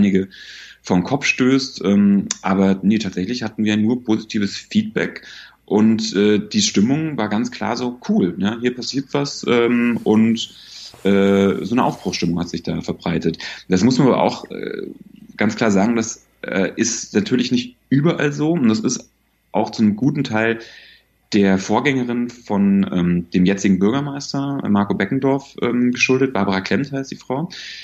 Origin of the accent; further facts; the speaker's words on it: Bavaria, Germany; in Bayern, wo ich herkomme